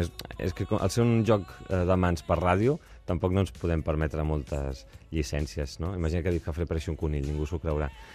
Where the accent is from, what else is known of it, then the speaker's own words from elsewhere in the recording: Barcelona, Catalonia, Spain; A més, jo soc de Barcelona, i que et pugui venir a veure la gent de la teva ciutat, doncs fa il·lusió.